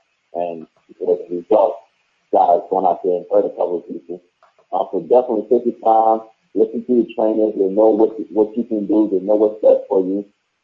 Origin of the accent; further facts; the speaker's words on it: New York City, New York, United States; growing up in Brooklyn and the projects of Brownsville, where it's not the best of everything